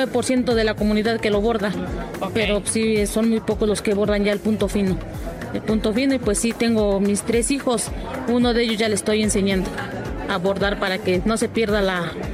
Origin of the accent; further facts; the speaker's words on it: San Felipe Santiago, State of Mexico, Mexico; Soy del Estado de México, de San Felipe Santiago, municipio de Villa de Allende.